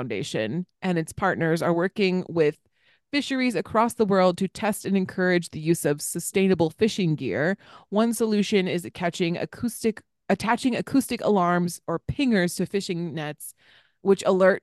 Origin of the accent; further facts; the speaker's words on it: East Coast, United States; because I grew up on the East Coast seeing dolphins every once in a while